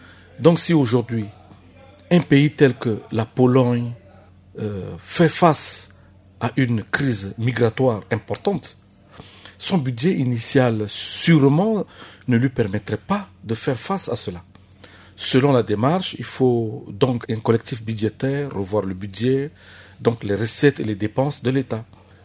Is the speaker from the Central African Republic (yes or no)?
yes; Central African Republic; observez chez nous en Centrafrique